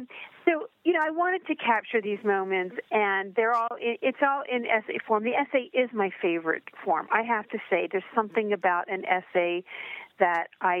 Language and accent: English; Miami, Florida, United States; You know, I grew up in Miami, and so for me, coming to the book festival is just the best.